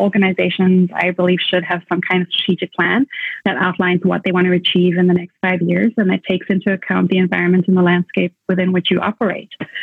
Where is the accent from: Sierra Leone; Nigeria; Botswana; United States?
Botswana; named after a tree from a nature reserve where I grew up in Botswana